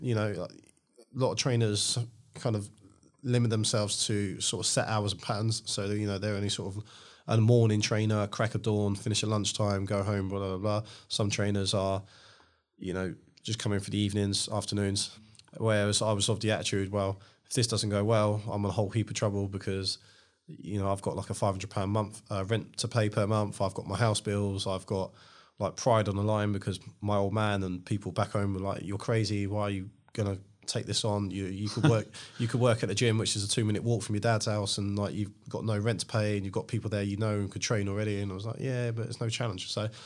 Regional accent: London, United Kingdom; so I'm from London originally

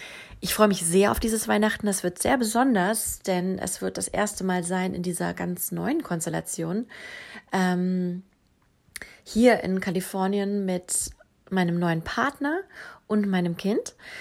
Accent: Berlin, Germany; moved away as an adult; now in United States; seit 6 Jahren im Süden Kaliforniens. Ich bin gebürtige Berlinerin, deutsch-türkisch. Ich bin in Berlin aufgewachsen und bin der Liebe wegen ausgewandert mit Sohn und Mann

